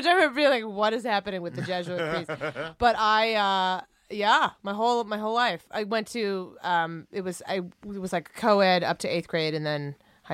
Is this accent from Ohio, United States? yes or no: yes; Ohio, United States; I mean, I'm from Ohio. And I have two little brothers.